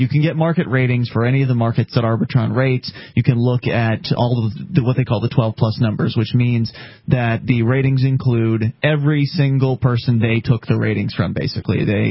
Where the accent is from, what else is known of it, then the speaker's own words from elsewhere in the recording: Sarasota, Florida, United States; And, of course, we both come from the Bay Area. We come from Sarasota, Florida.